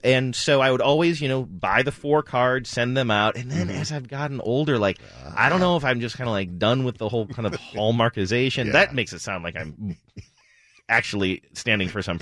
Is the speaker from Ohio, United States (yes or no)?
yes; Ohio, United States; I have not lived in the same state as my mom. I grew up in Ohio. She moved away to Arizona. When I was still in high school.